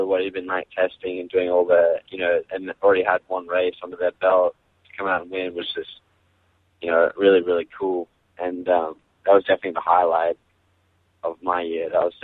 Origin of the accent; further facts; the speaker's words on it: Australia; now in United States; I still prefer my, you know, the music I grew up listening to in Australia with all my friends and whatnot. I'm still yet to be Americanized, I think.